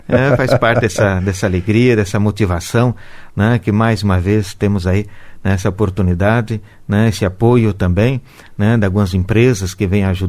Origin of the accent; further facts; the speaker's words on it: Mariluz, Paraná, Brazil; now in Cascavel, Brazil; Isso, sou natural aqui de Mariluz, né? Norte do Paraná, né?